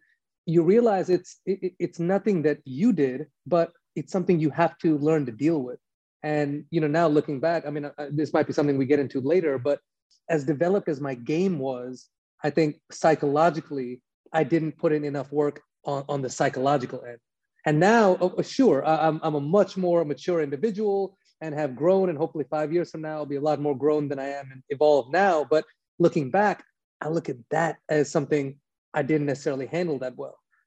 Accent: United States; But I'm born here. Right. I'm an American, you know, someone from a different ethnicity.

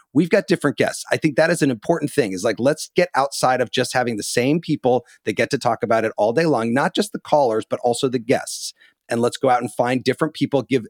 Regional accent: Illinois, United States; born or raised there

